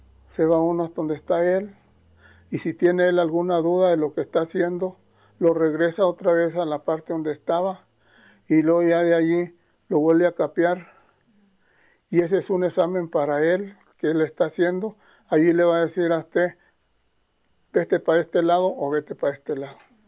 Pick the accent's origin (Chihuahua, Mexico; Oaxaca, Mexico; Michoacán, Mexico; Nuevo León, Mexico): Chihuahua, Mexico; Parral; also born or lived in La Mier, Durango, Mexico; Mis padres andaban de un rancho a otro. Salimos de La Mier, Durango, aquí al estado de Chihuahua. Y aquí como quien dice, me crié en Parral, Santa Bárbara, El Oro.